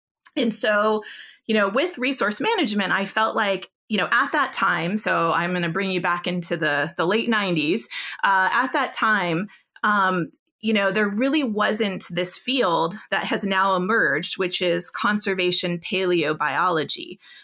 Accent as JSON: {"language": "English", "region": "California", "country": "United States", "said": "I was from California originally."}